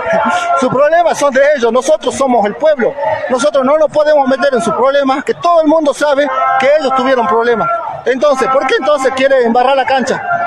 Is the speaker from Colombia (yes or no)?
no; La Quiaca, Jujuy, Argentina; Yo soy de La Quiaca.